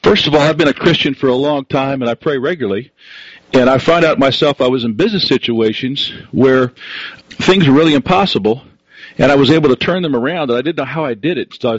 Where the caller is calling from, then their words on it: Wilmington, Delaware, United States; I'm calling from Wilmington, Delaware area.